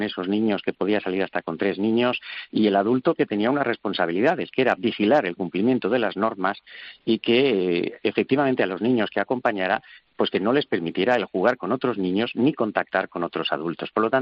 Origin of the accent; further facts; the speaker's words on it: Valencia, Valencian Community, Spain; como soy de Valencia, te puedo decir